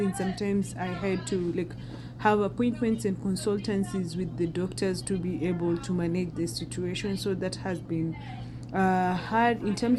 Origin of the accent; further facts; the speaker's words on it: Kenya; now in United States; I come from Kenya, and the hardest struggle has been surviving grad school as an international student